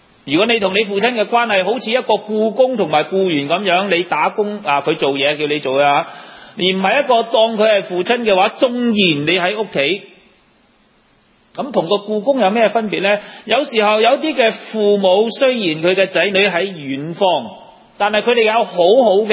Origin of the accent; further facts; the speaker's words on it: Hong Kong; 好似我哋香港人有句说话就食自己